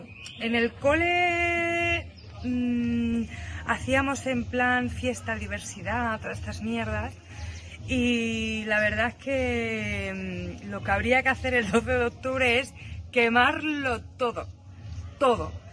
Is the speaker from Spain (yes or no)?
yes; Community of Madrid, Spain; Bueno, pues yo, como soy madrileña